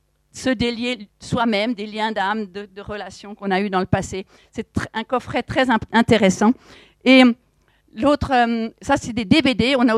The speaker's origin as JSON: {"language": "French", "region": "Grand Est", "country": "France", "also_born_or_lived": "Switzerland", "said": "moi je suis alsacienne, mais j'ai vécu longtemps en Suisse"}